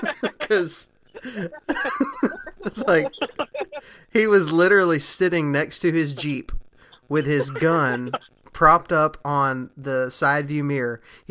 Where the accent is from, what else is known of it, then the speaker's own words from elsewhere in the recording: Texas, United States; They have these trucks with seats on top of them, which I'm from Texas, and that's a thing there.